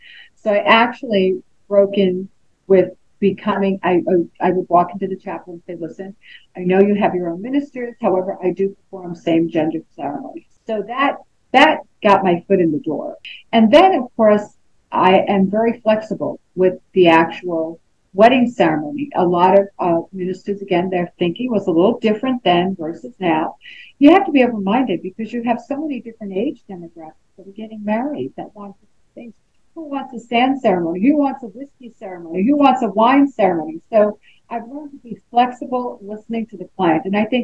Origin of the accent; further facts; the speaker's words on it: Las Vegas, Nevada, United States; from Las Vegas, Nevada.